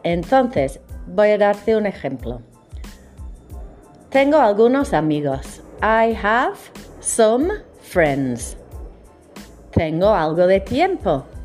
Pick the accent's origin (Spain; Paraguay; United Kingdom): United Kingdom; Manchester, North West England; Spanish is a second language; Pero como yo soy de Manchester, digo sum.